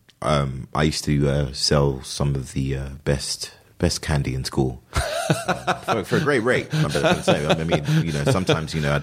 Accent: London, United Kingdom; I was born and raised in London.

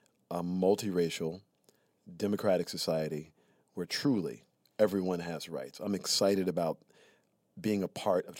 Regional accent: Prichard, Alabama, United States; also born or lived in Mobile; I'm from Mobile, Alabama. Let me be clear. I'm from Pritchett, Alabama.

